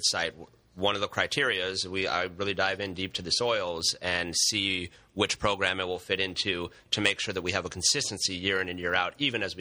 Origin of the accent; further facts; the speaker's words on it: Colorado, United States; he gave me the opportunity as a child growing up in Colorado to travel the great wine regions of the world